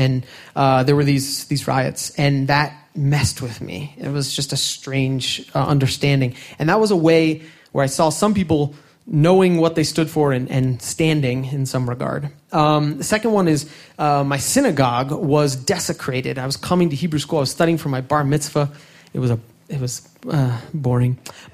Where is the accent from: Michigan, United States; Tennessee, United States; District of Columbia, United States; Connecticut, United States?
District of Columbia, United States; Washington; born there; I was born in Washington, D.C., and all of my life, up until this very moment, I have supported, in my heart, the Washington Redskins football team.